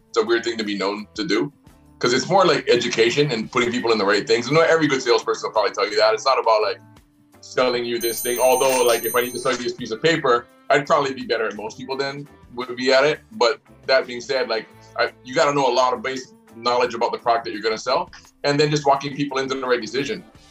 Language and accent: English; Hawaii, United States; I mean, we're growing up in Hawaii, right?